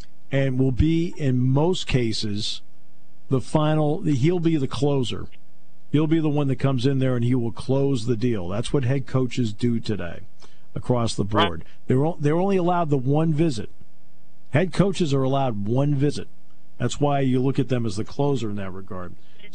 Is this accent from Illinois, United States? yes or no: no; Enfield, Connecticut, United States; And the reason it was because I grew up in New England and my parents, you know, I was living in Connecticut. It was proximity.